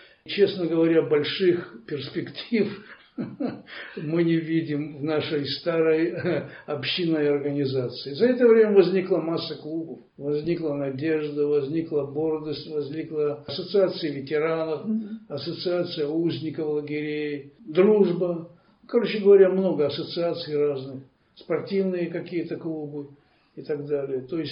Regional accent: Belarus; now in Australia; Я уезжал не с Украины, а из Белоруссии

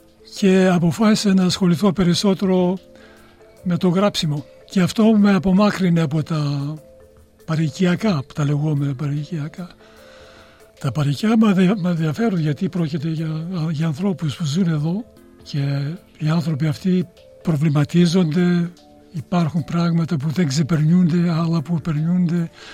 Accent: Greece; also born or lived in Russia; now in Melbourne, Australia; Είναι τα παιδικά μου χρόνια στην Ελλάδα, στο χωριό και στη Ρωσία.

